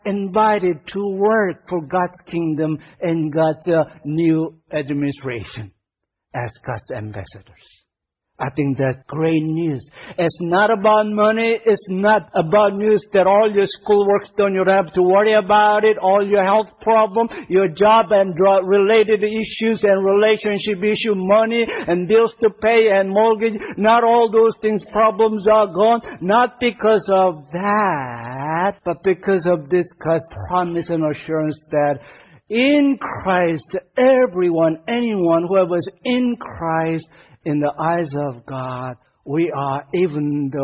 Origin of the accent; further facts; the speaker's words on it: South Korea; I'm from Korea and all that.